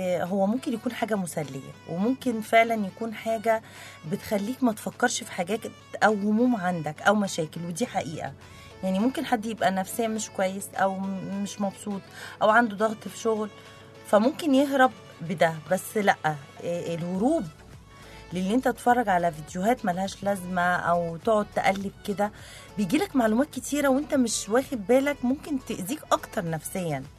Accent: Egypt; إن احنا كشعب مصري متميزين في ان احنا نتوه بعض

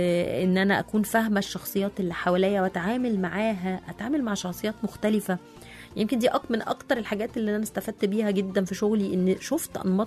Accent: Egypt; فيمكن عايزة كمان أحط دايما صورتنا كمصريين في الخارج في الإطار الصحيح

